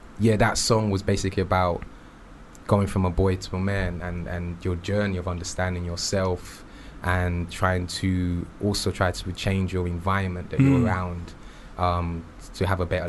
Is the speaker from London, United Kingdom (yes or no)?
yes; Hackney, London, United Kingdom; I'm from Hackney.